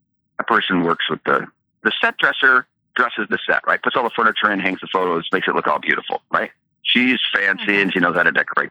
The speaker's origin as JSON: {"language": "English", "region": "Michigan", "country": "United States", "said": "I came out from Michigan to write. Right. So I came out to be a writer."}